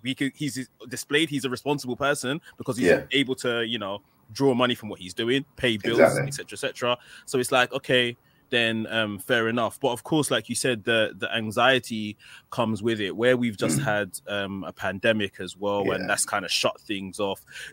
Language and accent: English; Nigeria; because I was thinking, we generally, as Nigerian kids, African kids, we don't get this kind of affection.